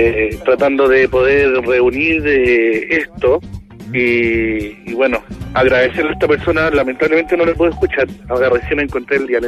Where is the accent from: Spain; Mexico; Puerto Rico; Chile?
Chile; Peñaflor, Santiago Metropolitan Region; nos estás ayudando a nosotros como chilenos, como peñaflorinos, a ser más grandes